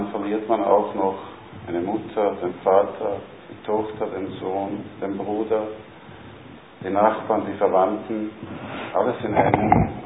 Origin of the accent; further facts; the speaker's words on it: Bosnia & Herzegovina; now in Austria; Ich komme selbst aus Bosnien, bin relativ lange schon in Österreich.